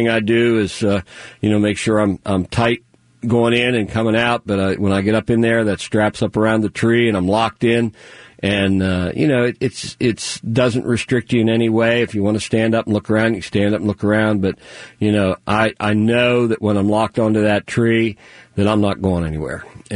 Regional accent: Pennsylvania, United States; growing up on the Juniata River in Pennsylvania brought out my love for smallmouth bass.

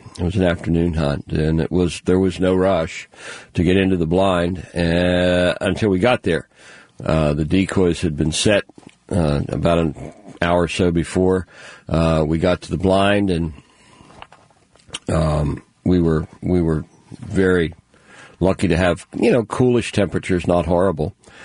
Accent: Pennsylvania, United States; I grew up in Somerset County, Pennsylvania

